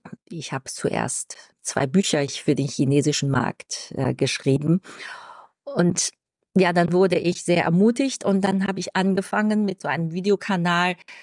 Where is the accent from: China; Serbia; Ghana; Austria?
China; German is a second language; also born or lived in Germany; erstens ist es meine Heimat und ich habe in China auch meine neue Liebe gefunden und ich genieße mein privates Leben hier.